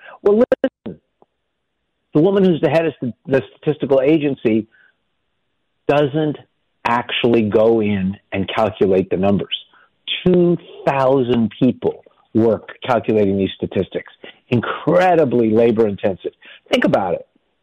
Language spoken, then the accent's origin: English; Miami, Florida, United States; Now, I grew up in Miami, Florida, and my junior high and my high school were not air conditioned.